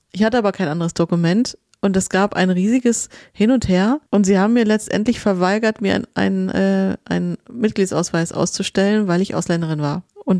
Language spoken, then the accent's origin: German; Germany; ich bin ja in Deutschland geboren und aufgewachsen, habe deutsches Abitur, habe in Deutschland studiert. Also das ist alles super, genau wie du sagst, total deutsch. Meine Familie kommt aber aus Ungarn